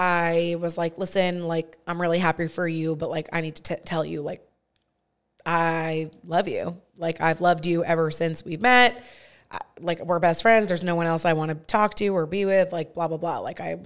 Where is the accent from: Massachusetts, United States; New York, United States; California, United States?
Massachusetts, United States; Framingham; I've never even been there, and I'm literally from Framingham, Massachusetts.